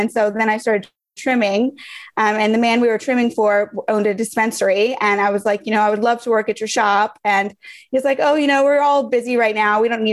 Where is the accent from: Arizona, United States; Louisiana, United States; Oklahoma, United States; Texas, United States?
Louisiana, United States; New Orleans; now in Los Angeles, United States; I'm originally from New Orleans. In 2010, I came to LA on vacation and then I never left.